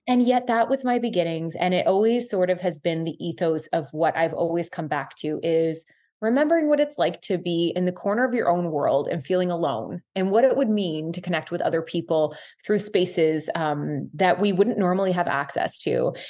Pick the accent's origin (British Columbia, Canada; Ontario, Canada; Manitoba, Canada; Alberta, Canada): Ontario, Canada; Guelph; I am from Guelph, Ontario. I'm back in my hometown. I live 5 minutes away from my parents.